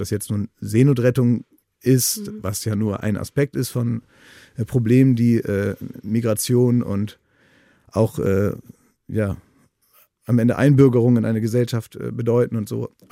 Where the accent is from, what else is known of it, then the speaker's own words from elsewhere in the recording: Oldenburg, Lower Saxony, Germany; Ich komme aus Oldenburg und da ist die allgemeine Stimmung, zumindest in meinem Leben, in dem ich groß werden durfte